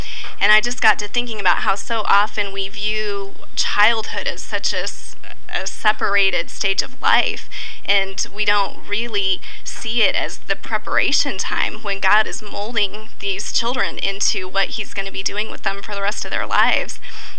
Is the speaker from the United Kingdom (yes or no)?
no; South Dakota, United States; born there; also born or lived in Germany; So we actually didn't move around nearly as much as most military families do. I was born in South Dakota and then lived in Germany and then here, and this is where my dad retired.